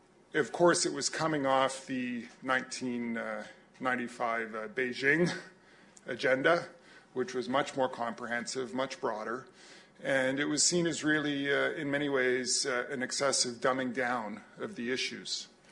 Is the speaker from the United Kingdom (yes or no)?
no; Canada; now in United States; I'm a Canadian living in the U.S.